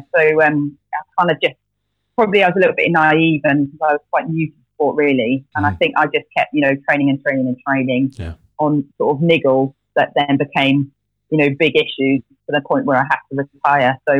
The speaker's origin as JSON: {"language": "English", "region": "Wales", "country": "United Kingdom", "said": "I'm from Wales originally, so I lived by the coast and was always in the sea."}